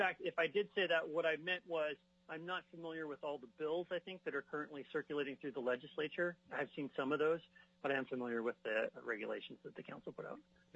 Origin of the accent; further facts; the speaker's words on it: Anchorage, Alaska, United States; I grew up in Anchorage, went to high school here, went to college a couple times here